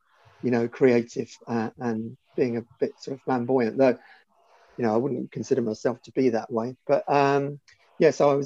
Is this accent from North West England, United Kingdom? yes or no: no; Isle of Wight, South East England, United Kingdom; born there; So I was born on the Isle of Wight, which has featured in the news recently with a tanker being hijacked. So yeah, so I was born on the Isle of Wight. I was adopted as a baby.